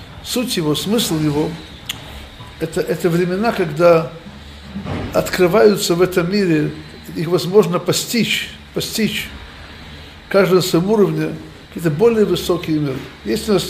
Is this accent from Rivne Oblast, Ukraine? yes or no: no; Odesa, Odesa Oblast, Ukraine; я вообще сам из Одессы. Из Одессы учился в Воронежском университете.